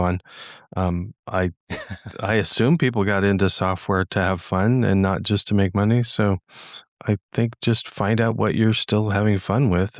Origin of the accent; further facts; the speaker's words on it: West Coast, United States; Well, I'm from the West Coast, and you can't get anywhere without a car over here.